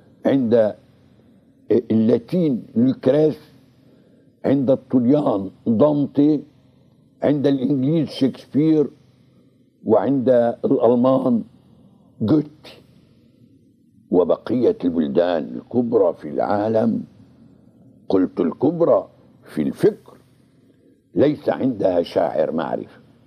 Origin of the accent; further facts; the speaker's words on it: Lebanon; ثم أنا في آخر ما أنا لبناني، بمعنى لا أنني أنتمي إلى وطني لبنان